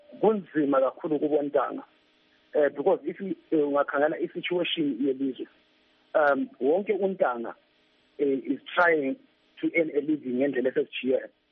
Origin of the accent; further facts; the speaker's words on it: South Africa; Let's try for our country. Let's stand up as young people and fight for our country.